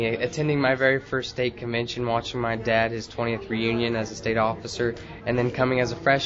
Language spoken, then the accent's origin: English; Mattoon, Illinois, United States; I'm from Mattoon. I went to Mattoon High School and was a part of the Mattoon FFA chapter.